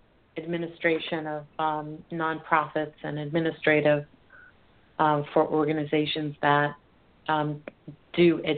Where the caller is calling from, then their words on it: Colorado, United States; I'm calling from Colorado, and I have a question regarding my job hunt.